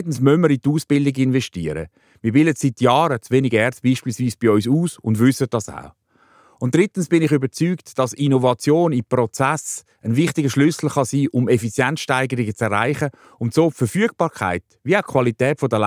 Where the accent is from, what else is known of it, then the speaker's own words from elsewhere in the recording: Switzerland; das können wir als Schweizer und Schweizerinnen selber entscheiden.